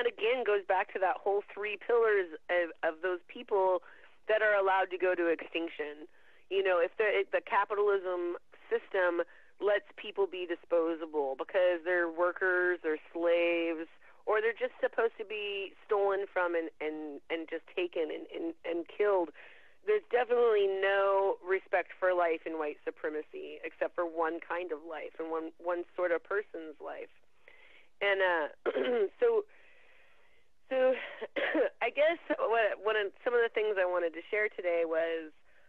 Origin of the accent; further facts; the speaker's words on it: Tri-Cities, Washington, United States; My entire childhood, growing up in the Tri-Cities at Hanford, I had never seen a protest.